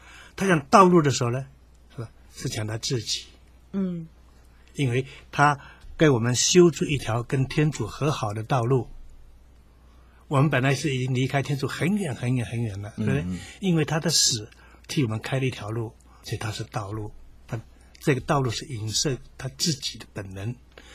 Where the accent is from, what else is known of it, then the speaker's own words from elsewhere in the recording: China; 我们中国人有一个那个第一人称、第二人称、第三人称嘛